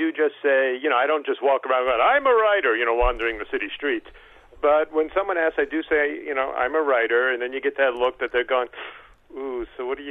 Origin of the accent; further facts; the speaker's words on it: New York, United States; And I grew up on Long Island, hence why I sound like this.